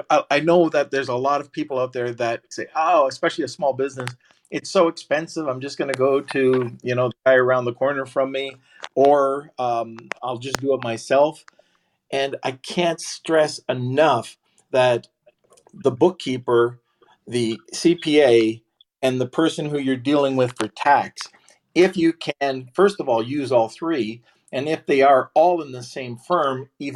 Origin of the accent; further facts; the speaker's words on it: Canada; I'm from Canada.